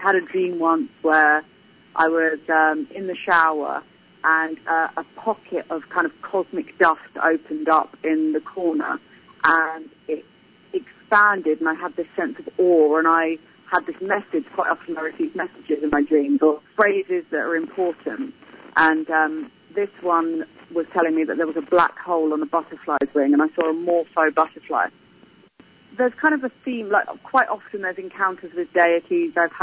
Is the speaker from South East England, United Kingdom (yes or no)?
yes; Hastings, South East England, United Kingdom; I host a lecture series in my hometown of Hastings